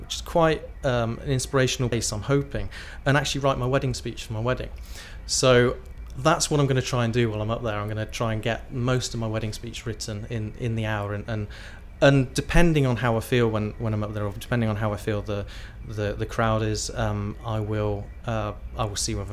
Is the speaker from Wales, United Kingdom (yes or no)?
no; Tewkesbury, South West England, United Kingdom; moved away as an adult; now in North East England; I'm originally from Gloucestershire, from a town called Tewkesbury, and moved up to the northeast about 17 years ago, which is now my adopted home